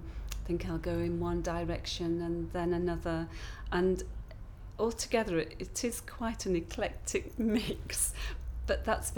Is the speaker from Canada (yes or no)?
no; Scarborough, Yorkshire and the Humber, United Kingdom; I was born on the 15th of February 1955. And I come from Scarborough in North Yorkshire.